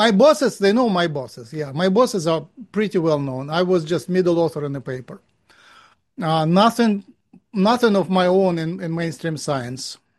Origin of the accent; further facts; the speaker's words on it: Moscow, Russia; so I'm a Jew from Moscow, graduated from Moscow State University, the chemical department, main university, did DNA synthesis there for thesis.